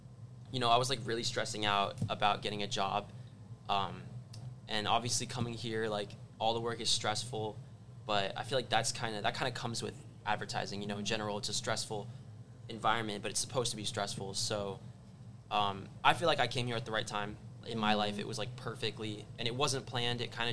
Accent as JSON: {"language": "English", "region": "Virginia", "country": "United States", "said": "And I was like, no way, VCU Brand Center, like, I'm from Virginia."}